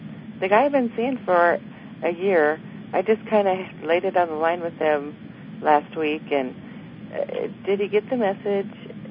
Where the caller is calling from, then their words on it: Nebraska, United States; Nebraska.